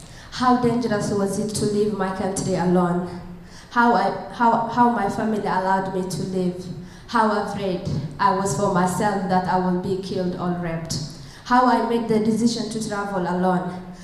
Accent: Somalia; English is a second language; as you said, I'm from Somalia.

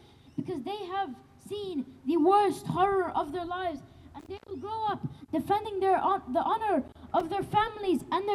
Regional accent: Australia; being born and raised in Australia, I will never forgive and I will never forget our second Nakba!

